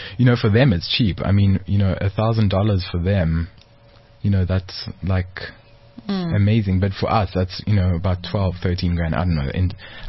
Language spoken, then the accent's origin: English; South Africa; listen, I'm from South Africa. This is me. This is what we do.